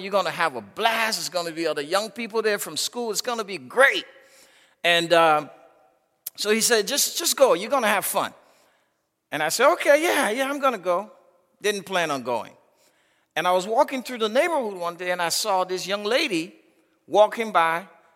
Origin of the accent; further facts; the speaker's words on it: Liberia; if we had gangs back in those days, growing up in Liberia, I probably would have been a gang leader.